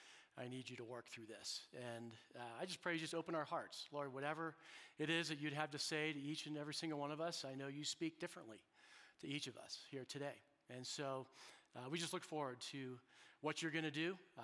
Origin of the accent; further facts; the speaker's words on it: England, United Kingdom; Now, because we're English, because we're modern, we totally miss the emotion.